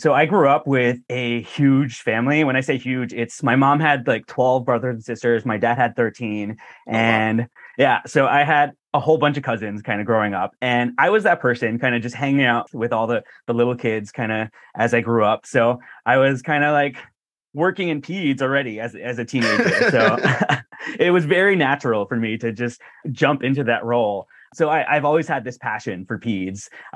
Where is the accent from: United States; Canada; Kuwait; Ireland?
United States; New Jersey; So I'm East Coast based. I grew up in Jersey.